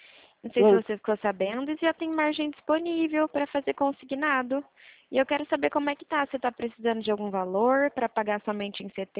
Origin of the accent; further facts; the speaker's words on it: Ribeirão Preto, São Paulo, Brazil; eu sou aqui de Ribeirão Preto